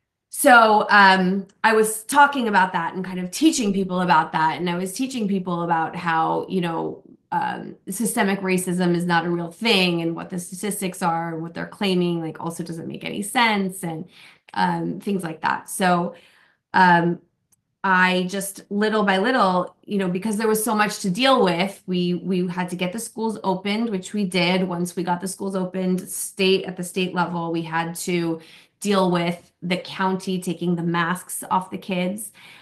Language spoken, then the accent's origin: English; Los Angeles, California, United States; So I, like I said, I grew up in Los Angeles.